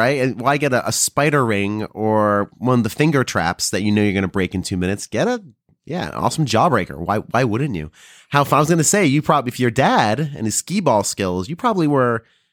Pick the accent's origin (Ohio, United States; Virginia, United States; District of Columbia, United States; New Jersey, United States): New Jersey, United States; I'm from Northern New Jersey.